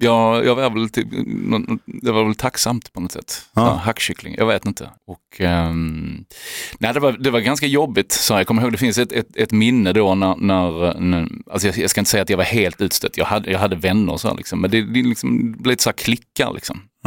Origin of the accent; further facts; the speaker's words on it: Glumslöv, Skåne, Sweden; Just när vi växte upp i Glumslöv också kan jag ju nämna